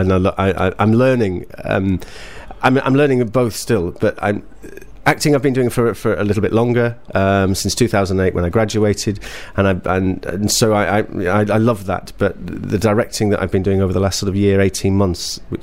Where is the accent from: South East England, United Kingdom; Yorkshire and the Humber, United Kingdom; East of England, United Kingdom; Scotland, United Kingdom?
Yorkshire and the Humber, United Kingdom; moved away as an adult; also born or lived in London; I come from Yorkshire originally. I've not lived in Yorkshire for a long time. Right. I moved to London after I finished the theatre school